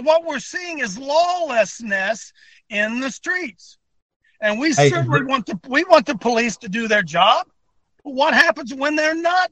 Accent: Ohio, United States; I'm from Ohio, so I know.

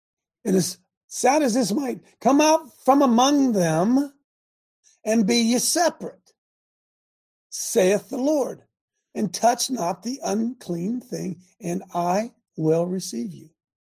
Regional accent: Hebron, Ohio, United States; You know, I grew up in Hebron. Population, we might be pushing, it's really grown. We might be pushing 2,000 now.

